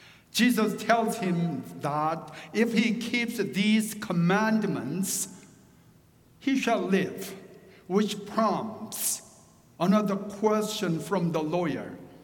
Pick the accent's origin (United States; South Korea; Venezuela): South Korea; accent: Korean; first language Korean; English is a second language; Okay, otherwise I can preach in Korean. I can do much better. Korean is my mother tongue, and I can preach with full confidence.